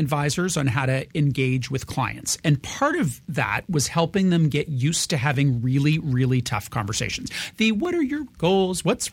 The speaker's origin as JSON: {"language": "English", "country": "Canada", "said": "We're Canadian. We pay taxes here."}